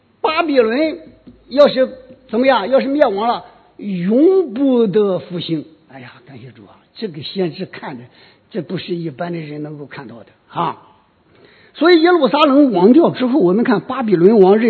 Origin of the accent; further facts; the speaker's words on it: Changzhou, Jiangsu, China; 可能咱们常州人不一定知道